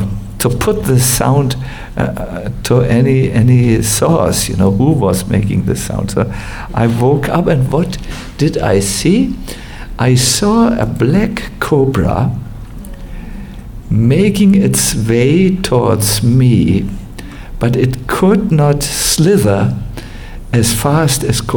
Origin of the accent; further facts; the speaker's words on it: Germany; Yes, we come from Germany. We are a little tough by nature.